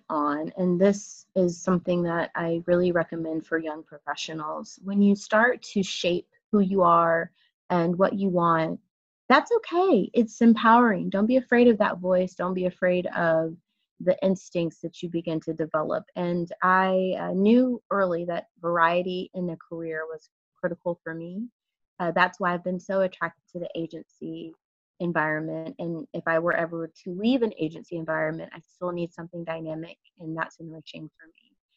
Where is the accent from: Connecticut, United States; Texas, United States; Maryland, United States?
Texas, United States; Cedar Hill; now in New York, United States; I grew up in Dallas, Texas, outside of it in a place called Cedar Hill.